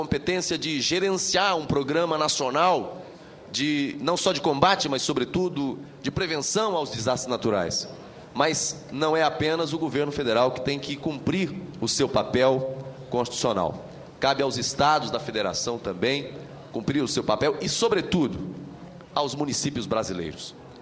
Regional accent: Brazil; como brasileiros que somos

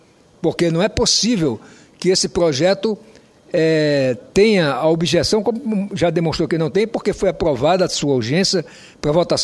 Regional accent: Roraima, Brazil; born there; tanto como amazônida, uma pessoa nascida em Roraima, que conhece a Amazônia não por ouvir dizer ou por filme, mas por andar na região toda e conhecer a região de perto, não só o meu estado, mas também os outros estados.

